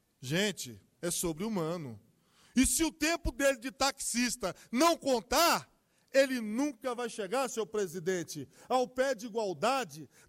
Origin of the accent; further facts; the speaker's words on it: Sobradinho, Federal District, Brazil; Eu, como brasiliense, como sobradiense, como um morador do Distrito Federal